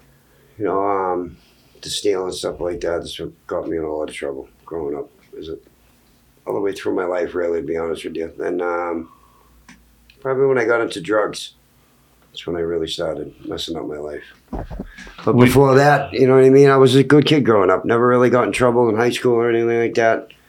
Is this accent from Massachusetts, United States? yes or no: yes; Boston, Massachusetts, United States; I grew up in the projects. It was good. I grew up in the projects. It was good when I was a kid, you know.